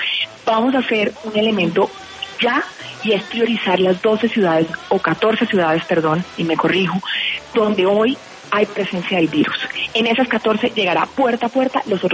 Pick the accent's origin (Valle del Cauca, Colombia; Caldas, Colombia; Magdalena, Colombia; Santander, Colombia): Valle del Cauca, Colombia; Cali; now in Bogotá, Colombia; yo soy caleña, vivo en Bogotá y no tengo red de apoyo.